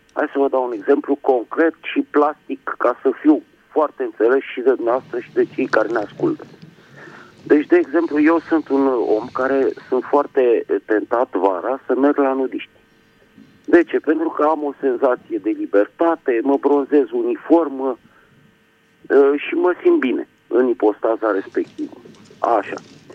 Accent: Bucharest, Romania; din București.

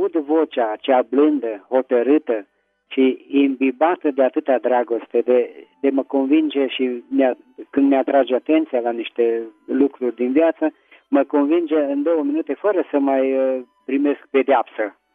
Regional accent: Petroșani, Hunedoara County, Romania; din Petroșani.

